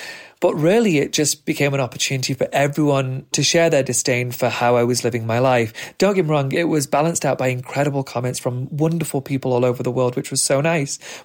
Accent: Doncaster, Yorkshire and the Humber, United Kingdom; I'm from Doncaster, so we refer to it as Donnie.

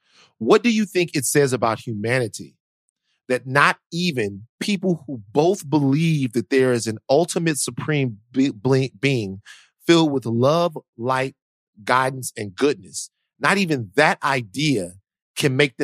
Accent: the South, United States; I'm from the South.

